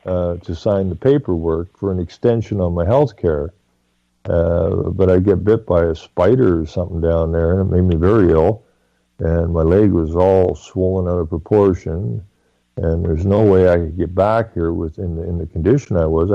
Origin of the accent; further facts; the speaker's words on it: Canada; explained that I'm a Canadian and you're going to look after me whether you like it or not.